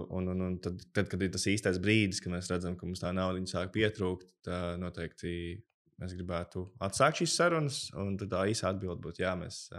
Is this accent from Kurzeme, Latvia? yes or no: yes; Liepāja, Kurzeme, Latvia; mēs abi esam no Liepājas